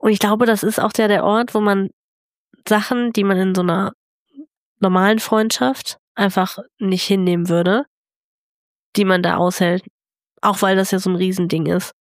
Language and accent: German; North Rhine-Westphalia, Germany; weil ich komme ja aus dem Ruhrpott. Und da ist es halt einfach nicht so schön, ne?